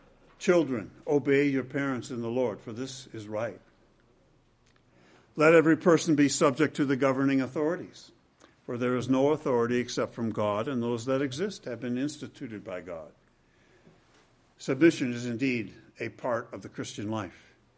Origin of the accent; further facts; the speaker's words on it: United States; I'm an American, after all, right?